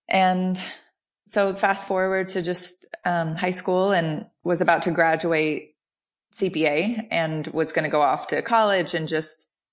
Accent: Nashville, Tennessee, United States; also born or lived in Wisconsin / California / Kentucky / Jackson, United States; I was born in Wisconsin and then moved to California, Northern California. And my dad's a doctor, so his job kind of took us different places. And then I moved to Kentucky and then Jackson, Tennessee. And then we sort of just ended up in Nashville in my high school years

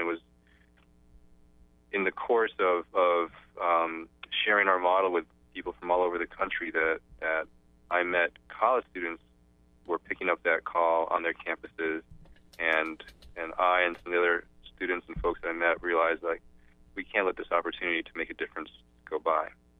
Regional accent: Ghana; I grew up in West Africa. I was born in Ghana, as you mentioned. My mother is from Ghana, she's Ashanti, and my father is from the Midwest. He's of Eastern European and Scots-Irish background.

